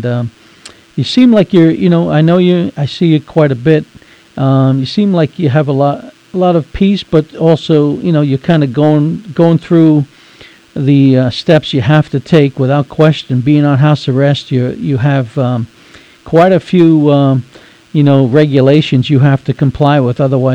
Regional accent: New York City, New York, United States; I grew up in Catholic school, Our Lady of Mount Carmel in New York City.

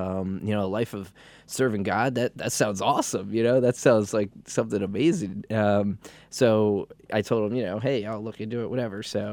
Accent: Lansdale, Pennsylvania, United States; Well, I'm from the Lansdale, North Wales, outside of Philadelphia area, and grew up, went to Mary Mother Redeemer Catholic school, so it was great.

